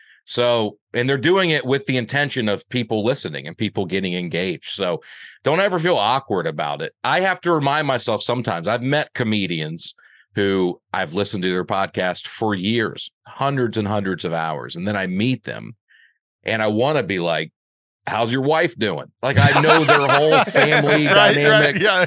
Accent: Alabama, United States; now in Tennessee, United States; And then I say, I'm from Alabama and I live in Tennessee.

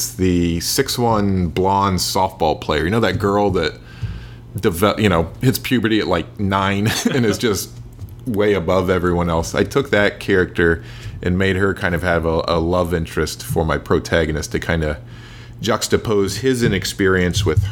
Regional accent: Ohio, United States; Yes. Yeah, just the things that happen there, how you have to go to a different town just to, you know, go to a mall or something like that.

